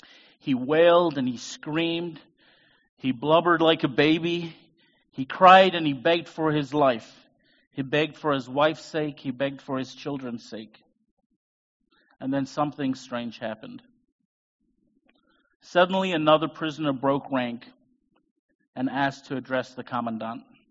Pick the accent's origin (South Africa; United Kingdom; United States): South Africa; I told you I'm from South Africa and we like stories.